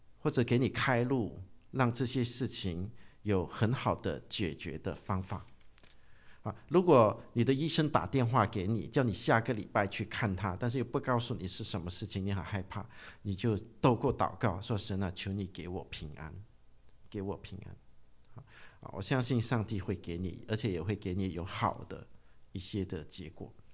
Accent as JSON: {"language": "Chinese", "country": "Brunei", "tie": "born or raised there", "said": "我从小到大我就很怕见光的哈。我们文莱那里"}